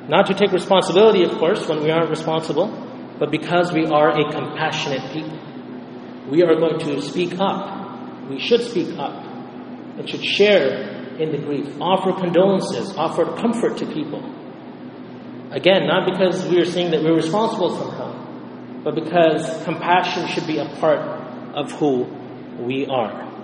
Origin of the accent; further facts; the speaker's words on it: Canada; my view is that as a Muslim, especially as a Canadian and a Muslim, and as a community leader, I feel that I have a responsibility to speak up.